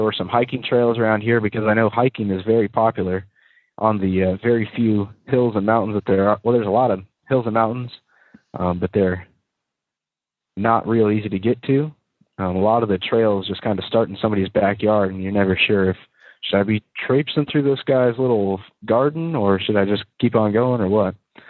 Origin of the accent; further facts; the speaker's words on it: United States; because I'm an American. And there's really not that many Americans here.